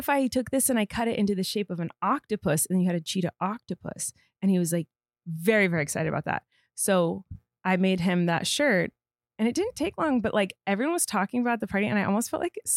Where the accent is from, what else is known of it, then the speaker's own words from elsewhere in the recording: California, United States; accent: California; You know, like how I'm from California, but my like California accent only really truly comes out when I'm around Rachel.